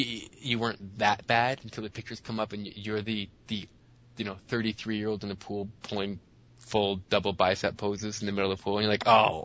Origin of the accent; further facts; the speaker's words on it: Canada; the pale is just from being Canadian.